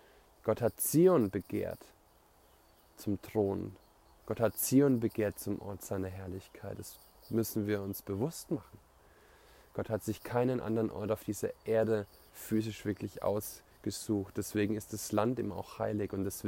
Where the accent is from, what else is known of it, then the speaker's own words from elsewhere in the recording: Germany; Und das ist das, was wir in Israel auch merken, dass wir als Deutsche durch diese Gnade, wem viel vergeben ist, der kann viel lieben